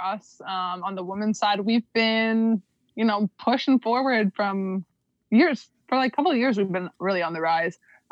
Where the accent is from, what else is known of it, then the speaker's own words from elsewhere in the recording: Canada; because I'm Canadian, huh?